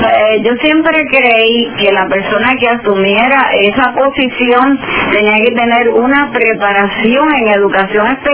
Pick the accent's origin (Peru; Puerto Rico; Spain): Puerto Rico; Lares; eso fue en mi pueblo, mi maravilloso pueblo de Lares.